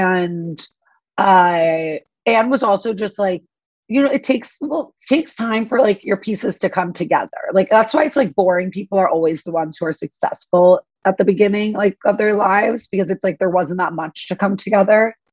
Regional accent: New York, United States; I grew up on the Upper East.

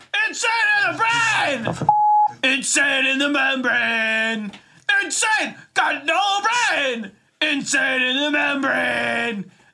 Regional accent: Phoenix, Arizona, United States; I'm 23, and I'm from Phoenix, Arizona.

